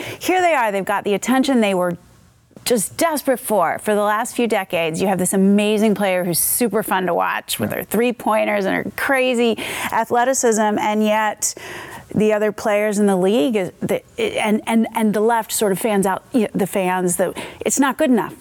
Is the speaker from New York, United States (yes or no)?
no; Philadelphia, Pennsylvania, United States; Philadelphia, my hometown, which is maybe why I paid some attention to it.